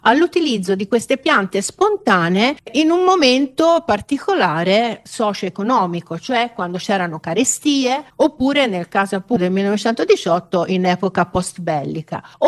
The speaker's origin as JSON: {"language": "Italian", "town": "Pisa", "region": "Tuscany", "country": "Italy", "said": "ma io sono di Pisa"}